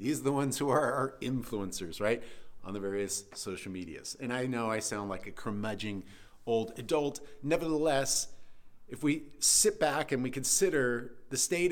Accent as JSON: {"language": "English", "country": "United States", "tie": "born or raised there", "said": "because as an American, growing up in American society, it seemed also very unnecessary to be so formal about things."}